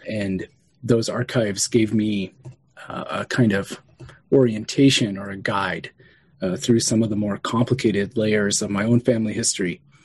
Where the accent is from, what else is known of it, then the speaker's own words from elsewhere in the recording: Kansas, United States; moved away as an adult; I'm originally from Western Kansas, but I left in my 20s after I finished my undergraduate degree.